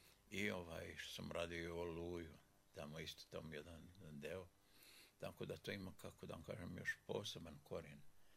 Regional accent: Drvar, Federation of Bosnia and Herzegovina, Bosnia & Herzegovina; also born or lived in Grahovo; ja sam odrastao rođenom u Grahovu, odrastao u Drvaru

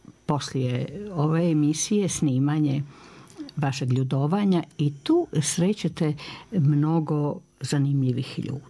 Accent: Vojvodina, Serbia; Ja sam Vojvođanka i mi kad smo se igrali kao djeca, mi nismo rekli da se igramo, nego se sigramo.

